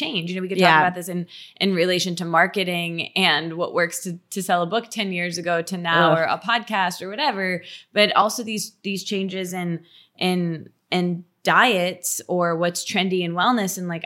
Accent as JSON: {"language": "English", "region": "Michigan", "country": "United States", "said": "I'm from Michigan."}